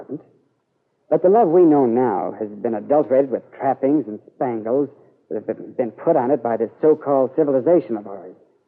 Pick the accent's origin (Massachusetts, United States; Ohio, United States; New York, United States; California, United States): Massachusetts, United States; Martha's Vineyard; born there; However, I was born in Massachusetts, Martha's Vineyard.